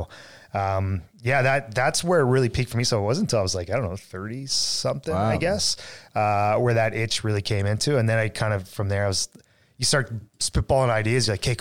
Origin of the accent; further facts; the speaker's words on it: Edmonton, Alberta, Canada; I grew up in West End, Edmonton.